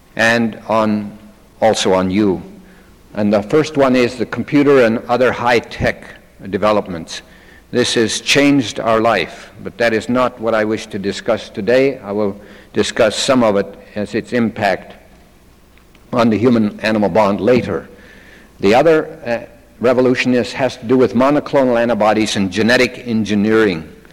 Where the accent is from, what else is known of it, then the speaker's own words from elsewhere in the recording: Pullman, Washington, United States; A lot of people ask where I'm from, and I'm from Pullman. Pullman, Washington is the home of Washington State University.